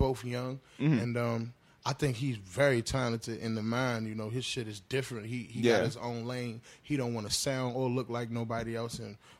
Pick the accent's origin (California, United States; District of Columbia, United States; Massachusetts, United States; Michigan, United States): District of Columbia, United States; Washington; When I first met him, he thought I was from Chicago too. And I told him, nah, bro, I'm a DC nigga.